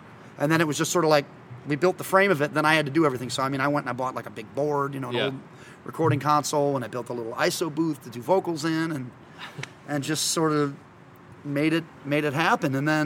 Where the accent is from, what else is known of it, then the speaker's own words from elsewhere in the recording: Afton, United States; I'm actually back where I grew up. I grew up in Afton.